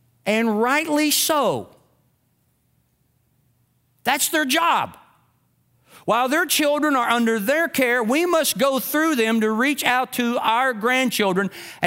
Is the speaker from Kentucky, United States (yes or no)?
yes; Kentucky, United States; I'm from Kentucky. I know that.